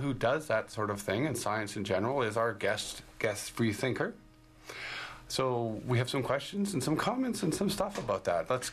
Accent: Canada; No, I'm Canadian.

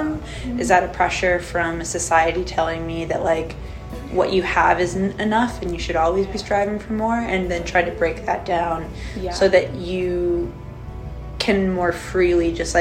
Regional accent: United States; especially as an American, when I was younger, like graduating high school, going to university

